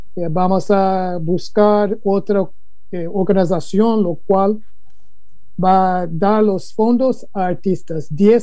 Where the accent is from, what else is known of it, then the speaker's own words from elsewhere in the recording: Chicago, Illinois, United States; born there; also born or lived in Costa Rica; Y yo nací en Chicago